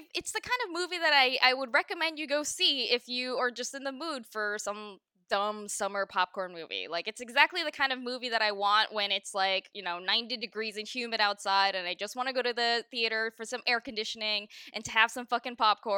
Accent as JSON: {"language": "English", "region": "California", "country": "United States", "tie": "born or raised there", "said": "I grew up in California"}